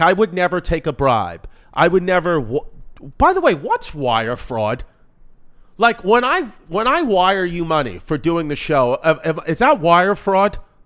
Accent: United States; even though I'm an American patriot and I'm happy that the U.S. won

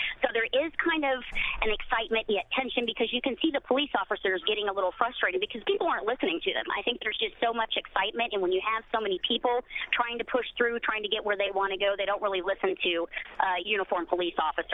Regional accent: Oklahoma, United States; Well, I'm from Oklahoma. I've seen a lot of tornadoes.

